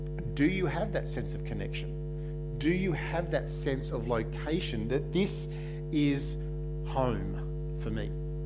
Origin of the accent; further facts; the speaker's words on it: Queensland, Australia; I'm a Queenslander. That's probably as close as it gets. If I need to narrow it down, I've spent more of my life living on the Darling Downs than I have anywhere else.